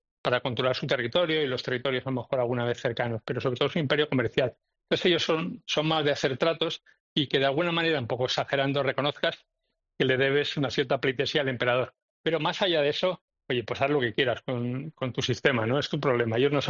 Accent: Spain; no es tan distinto como somos nosotros, los españoles, porque los españoles somos también un poco los mediterráneos, ¿no? Yo diría del sur de Europa.

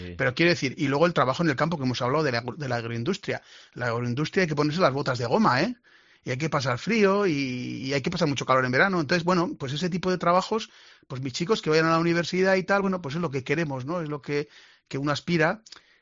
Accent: Azagra, Navarre, Spain; Es que hay que recordar que Navarra era pobre, que yo, que nací en el año 72, me acuerdo de mi pueblo, de Azagra, de haber gente pobre

